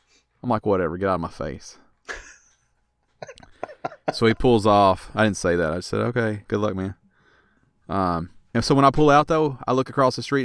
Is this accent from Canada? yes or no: no; Kentucky, United States; So where I grew up at in Kentucky, we had a Chevron that had the one bay.